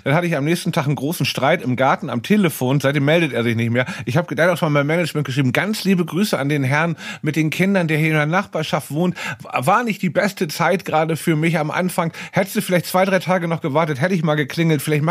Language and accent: German; Berlin, Germany; Das kennt man als Berliner.